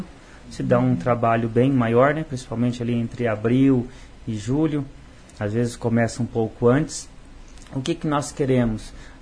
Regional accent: Iguatemi, Brazil; É a minha primeira legislatura, sou lá do distrito de Iguatemi, sou farmacêutico, tenho 45 anos.

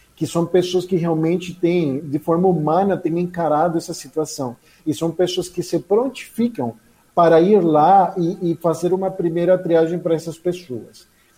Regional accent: Venezuela; eu sou venezuelano também.

